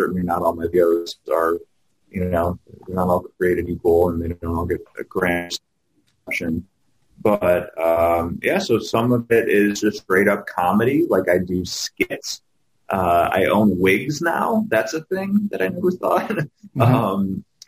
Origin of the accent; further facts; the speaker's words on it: Chicago, Illinois, United States; moved away as an adult; now in Minneapolis, United States; My background, I'm from Chicago originally, moved up to Minneapolis about over 10 years ago now to finish up school.